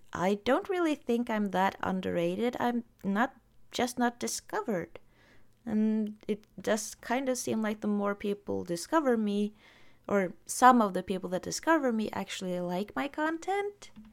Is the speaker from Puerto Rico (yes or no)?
no; Norway; first language Norwegian; English is a second language; No, thank you, but I am Norwegian. But that's a good compliment to get.